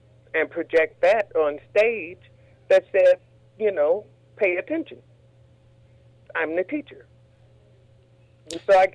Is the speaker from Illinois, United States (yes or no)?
yes; Chicago, Illinois, United States; Ryan said he was from Chicago and I was from Chicago, so we talked about Chicago